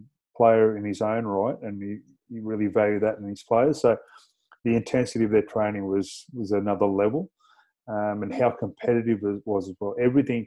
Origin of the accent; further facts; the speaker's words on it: Batemans Bay, New South Wales, Australia; moved away; I was playing in my hometown of Batemans Bay and just grew up through there playing junior football. Then moved to Canberra, played in the local competition there in Canberra.